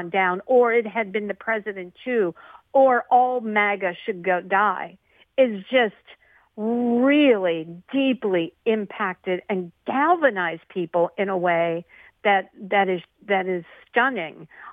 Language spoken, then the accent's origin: English; Pittsburgh, Pennsylvania, United States; You know, just take my hometown in the city of Pittsburgh. We're down 200 policemen.